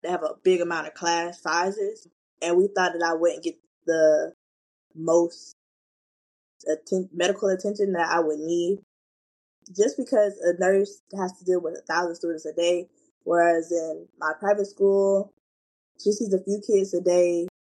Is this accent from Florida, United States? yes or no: yes; Tampa, Florida, United States; born there; now in Jacksonville, United States; I was born in Tampa, Florida, where my mom went to college at USF. When I went to my checkup, I was diagnosed with type 1 diabetes, which brought me to Jacksonville, where I live with my mom.